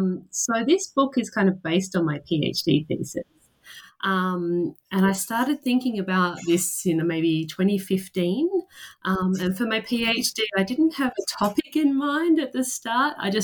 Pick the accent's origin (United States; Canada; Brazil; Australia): Australia; I'm from Australia.